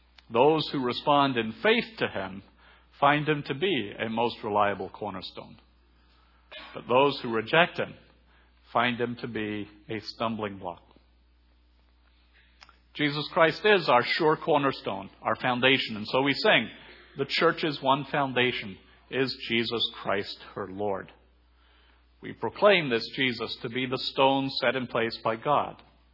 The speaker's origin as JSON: {"language": "English", "country": "Thailand", "tie": "born or raised there", "said": "growing up in Thailand"}